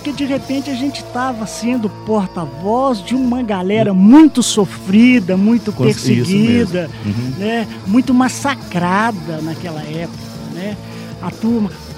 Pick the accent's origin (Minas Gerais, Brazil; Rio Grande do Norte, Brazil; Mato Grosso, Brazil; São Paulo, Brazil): Minas Gerais, Brazil; Belo Horizonte; also born or lived in Cipotânia; Não, eu sou mineiro. Mineiro do interior mesmo, de Minas.